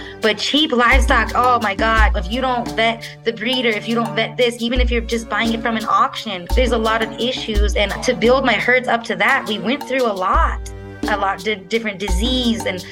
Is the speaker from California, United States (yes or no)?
yes; Chico, California, United States; Growing up in Chico, California, they produce a third of the world's nuts.